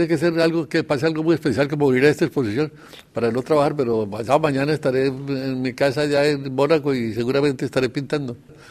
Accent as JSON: {"language": "Spanish", "country": "Colombia", "tie": "born or raised there", "said": "Yo soy colombiano, es normal que lo que uno conoció de niño y de adolescente, pues, siempre queda en la imaginación."}